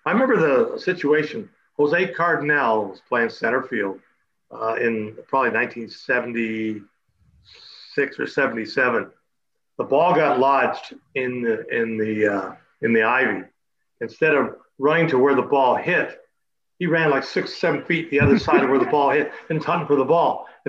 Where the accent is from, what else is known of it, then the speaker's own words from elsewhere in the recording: Canada; to have a lot of the Canadian fans recognize me as a Canadian.